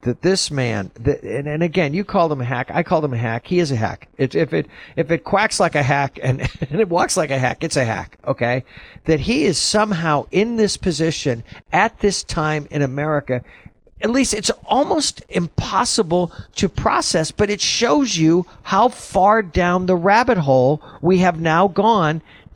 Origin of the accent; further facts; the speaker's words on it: Southern United States, United States; As a Southerner and someone who grew up in a state not far from where I am right now